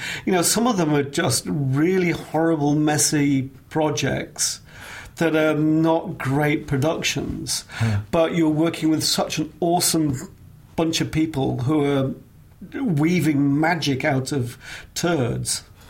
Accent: England, United Kingdom; now in United States; So I'm English. I talk in a certain way.

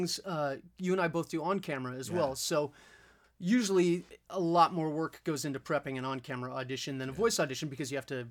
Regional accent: Los Angeles, California, United States; I'm from Los Angeles, born and raised.

